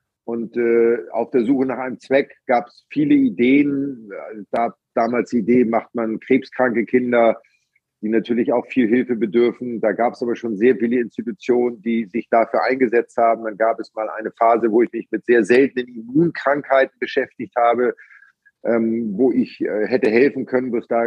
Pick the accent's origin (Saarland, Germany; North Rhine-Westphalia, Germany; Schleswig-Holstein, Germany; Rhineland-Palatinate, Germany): Schleswig-Holstein, Germany; Elmshorn; Genau, ich bin im Pinneberger Kreiskrankenhaus geboren, also Aha. Nur zur Geburt selber dort gewesen, aber dann aufgewachsen in Elmshorn.